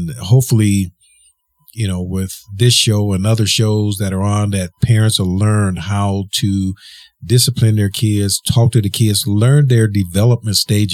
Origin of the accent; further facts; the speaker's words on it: the South, United States; because I grew up in the South.